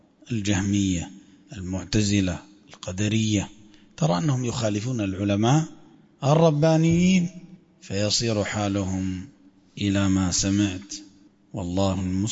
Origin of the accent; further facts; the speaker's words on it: Libya; في بلادنا ليبيا